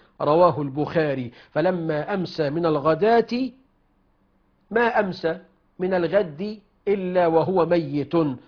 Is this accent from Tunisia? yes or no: no; Egypt; أنا أنبه هنا على شيء يحصل بين النساء عندنا في مصر